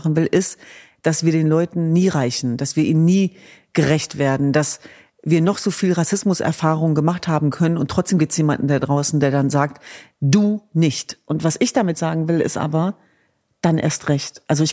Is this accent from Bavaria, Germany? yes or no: no; Hanover, Lower Saxony, Germany; In Hannover-Linden, meiner Heimatstadt